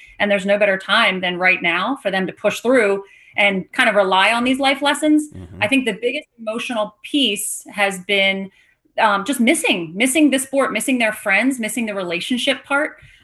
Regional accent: Philadelphia, Pennsylvania, United States; I'm actually from Philadelphia, but my company is based in the West Coast.

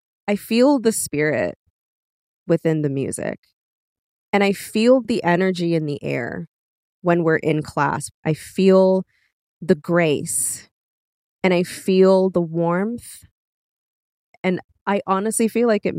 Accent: Canada; I am a Jamaican Canadian. I grew up in the church, so I grew up around this music all the time.

